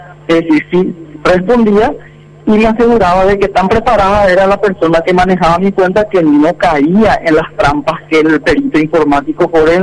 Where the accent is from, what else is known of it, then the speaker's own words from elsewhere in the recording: Encarnación, Itapúa, Paraguay; De Encarnación, de la ciudad de Encarnación.